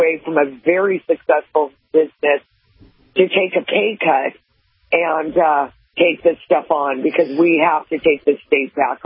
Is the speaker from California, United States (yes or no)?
yes; Santa Monica, California, United States; Well, you know, I've lived in California my whole life. I was born in Santa Monica, and it's becoming unrecognizable.